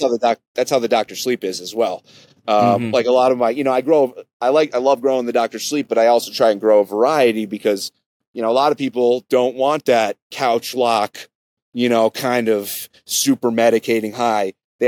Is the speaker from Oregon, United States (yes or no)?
no; New York, United States; Luckily, growing up in New York, there was a pretty big market